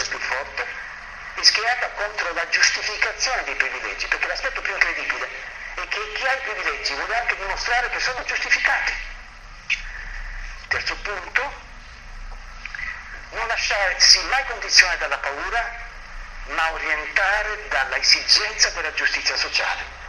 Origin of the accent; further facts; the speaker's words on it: Caserta, Campania, Italy; Non so, qui io vengo da Caserta